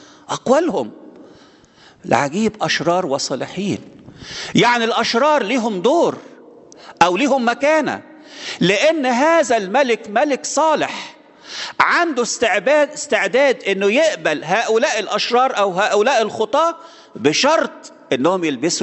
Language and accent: Arabic; Egypt; إحنا من ضمن، إحنا كمصريين أو أي جنس تاني، إحنا مش معتبرين من المدعوين أولاً.